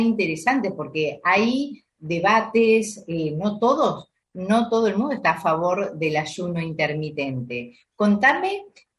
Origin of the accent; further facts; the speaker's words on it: Zárate, Buenos Aires Province, Argentina; es de mi ciudad natal, Zárate.